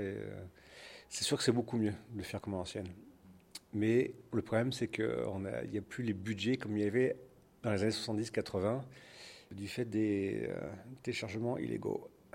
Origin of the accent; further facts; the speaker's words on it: Provence-Alpes-Côte d'Azur, France; moi, je suis petit Français qui vient de Provence